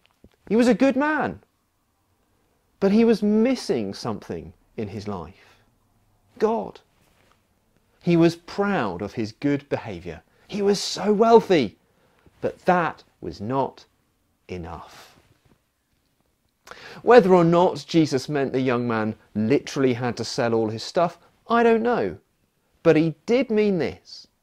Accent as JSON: {"language": "English", "country": "United Kingdom", "said": "Let's be honest, we are British."}